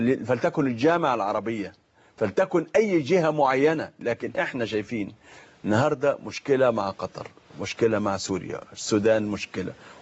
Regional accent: Egypt; انا كمصري وكعربي

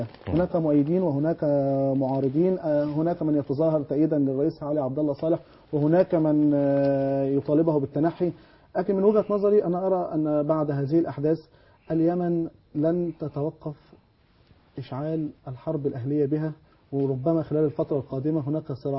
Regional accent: Egypt; إحنا كشعب مصري

